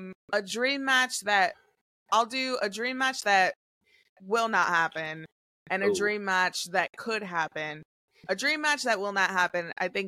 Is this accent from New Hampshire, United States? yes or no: no; New York, United States; And you know, being from New York, born and raised in New York, like we always wanted to go to Madison Square Garden for wrestling